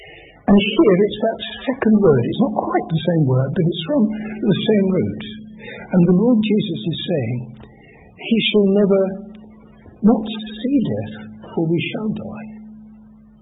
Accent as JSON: {"language": "English", "town": "Harrow", "region": "London", "country": "United Kingdom", "tie": "born or raised there", "said": "in 1952, when I was 17, we had the terrible Harrow accident in my hometown"}